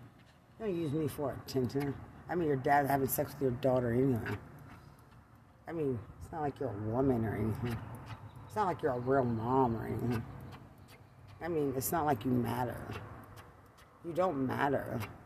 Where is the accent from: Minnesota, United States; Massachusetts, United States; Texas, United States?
Texas, United States; I'm from Lubbock County.